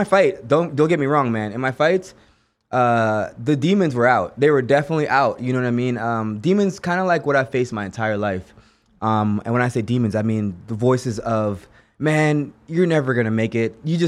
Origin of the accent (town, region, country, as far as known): Jamaica; born or raised there